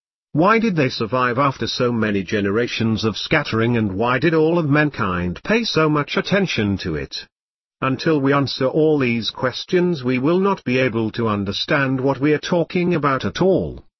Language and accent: English; Vitebsk, Vitebsk Region, Belarus; I was born in Belarus, in a place where Nazis carried out mass executions of Jews. In Vitebsk, the city of my childhood, there was also a ghetto, which was destroyed.